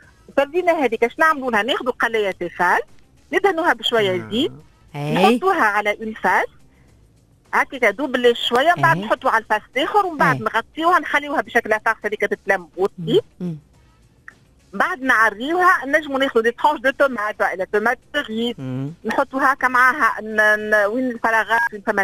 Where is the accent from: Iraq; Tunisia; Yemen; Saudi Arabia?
Tunisia; احنا نقولوا من تونس الكل.